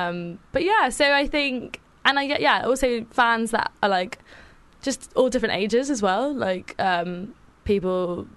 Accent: South Africa; also born or lived in United Kingdom; if I want to say I'm South African, I can say I'm South African. If I want to say I'm, you know, British, I can say that.

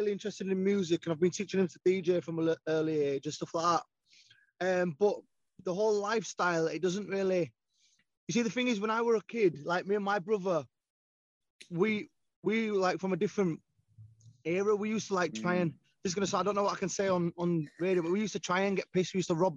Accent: Leeds, Yorkshire and the Humber, United Kingdom; and I'm from Leeds

